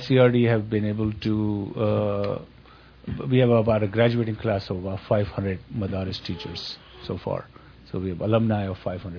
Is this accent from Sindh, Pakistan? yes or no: yes; Karachi, Sindh, Pakistan; I'm from Karachi